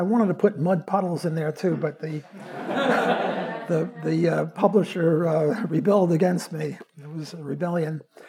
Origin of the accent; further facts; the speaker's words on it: New Orleans, Louisiana, United States; Another reason is I'm from New Orleans, and 1,900 people died in the aftermath of Katrina.